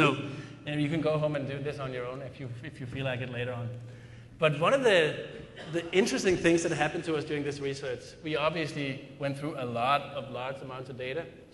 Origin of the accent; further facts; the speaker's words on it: Denmark; Just because we're from Denmark, both Julie